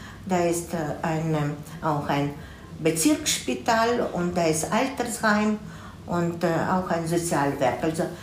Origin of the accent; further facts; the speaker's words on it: Chernivtsi, Chernivtsi Oblast, Ukraine; Na, ich bin aus Czernowitz